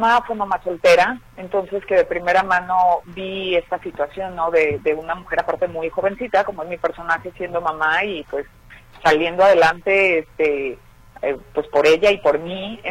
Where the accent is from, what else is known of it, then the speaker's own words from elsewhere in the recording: Puerto Vallarta, Jalisco, Mexico; also born or lived in Guadalajara; yo nací en Guadalajara, de hecho, y la mayor parte de mi familia está ahí, nada más que yo de muy chiquita me fui a vivir a Vallarta y crecí allá, pues, pero nací en Guadalajara y mi familia está allá.